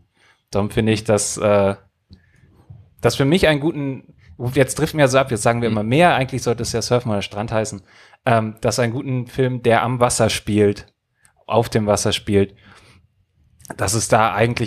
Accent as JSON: {"language": "German", "region": "North Germany", "country": "Germany", "tie": "born there", "said": "Aber ich als gebürtiger Norddeutscher möchte sagen"}